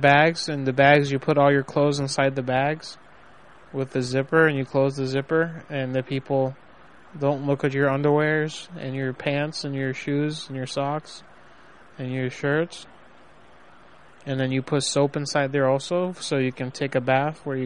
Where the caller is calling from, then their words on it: New York City, New York, United States; I'm calling from New York City in the United States of America.